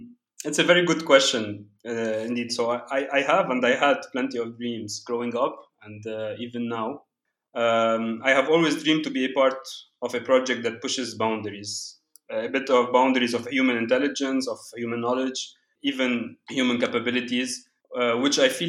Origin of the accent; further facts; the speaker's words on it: Beirut, Beirut Governorate, Lebanon; also born or lived in France; As you mentioned, I come from Beirut. It's a very peculiar city that combines, I would say, beauty and chaos.